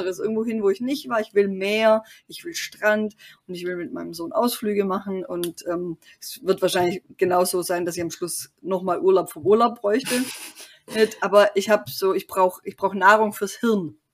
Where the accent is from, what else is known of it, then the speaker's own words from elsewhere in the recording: Lake Constance, Germany; wir waren halt am Bodensee, was meine Heimat ist und auch wunderschön, bitte jetzt keine Nachrichten wegen Bodensee, absolut traumhaft, aber da bin ich halt geboren, aufgewachsen, gelebt und besucht da meine Familie